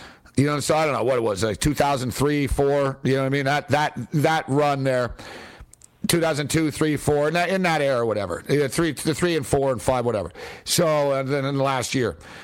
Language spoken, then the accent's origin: English; Montreal, Quebec, Canada; and we're all from Montreal originally